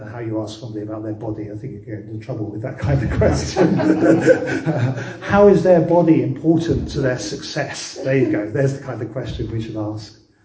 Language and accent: English; United Kingdom; being British and reserved and all the rest of it